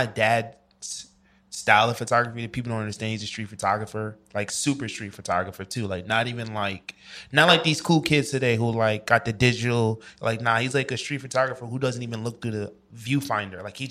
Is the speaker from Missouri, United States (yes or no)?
no; New York, United States